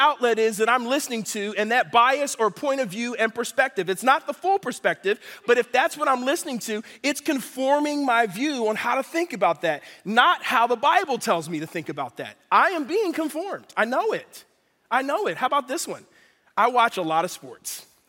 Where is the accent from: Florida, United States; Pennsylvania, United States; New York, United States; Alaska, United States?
Pennsylvania, United States; Philadelphia; I grew up in Philadelphia. You grew up in a big city, there are pigeons all over the place.